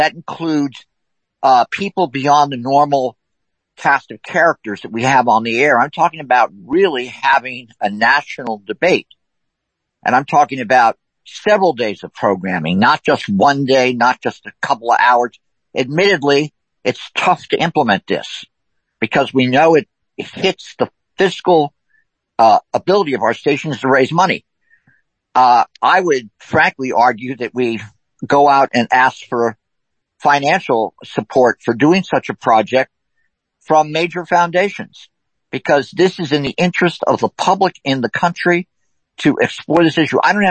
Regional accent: New York, United States; I grew up in New York, as did other people.

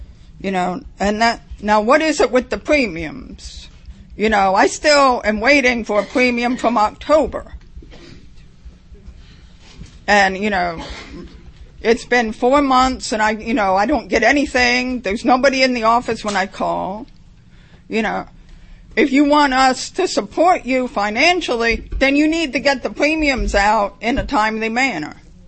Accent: Baltimore, Maryland, United States; Okay, I'm from Baltimore

